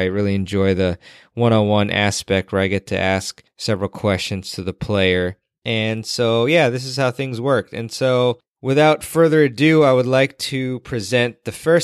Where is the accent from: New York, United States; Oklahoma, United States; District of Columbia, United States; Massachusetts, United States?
District of Columbia, United States; Washington; the City Open, which is in my hometown area of Washington, D.C.